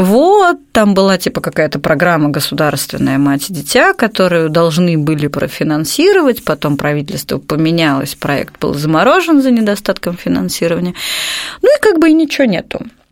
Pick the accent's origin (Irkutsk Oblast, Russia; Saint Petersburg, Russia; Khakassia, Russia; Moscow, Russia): Moscow, Russia; я из Москвы.